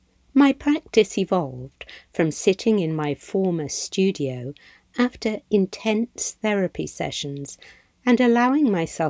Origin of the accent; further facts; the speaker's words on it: Cleethorpes, Yorkshire and the Humber, United Kingdom; I feel a sense of pride living in the north. My family are from Hartlepool, and I grew up in Cleethorpes, next door to Grimsby, a town that's been the butt of many jokes over the years.